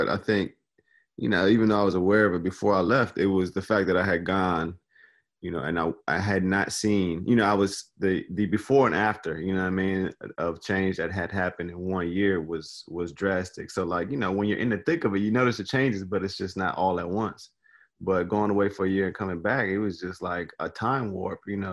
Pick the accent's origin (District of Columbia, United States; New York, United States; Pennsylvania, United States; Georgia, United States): District of Columbia, United States; Washington; I grew up in Washington, D.C., in Northeast, right off of North Capitol in Florida. So the whole Eckington area, which, of course, they're now trying to re-Christian, under the NoMa umbrella.